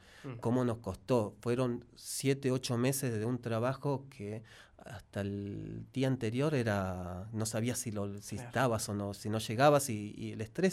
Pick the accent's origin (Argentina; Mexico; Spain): Argentina; Zapala, Neuquén; moved away; yo volví hace un par de años a Zapala, después de 20 años casi de estar fuera. Y volví a mi localidad donde yo nací, donde yo me crié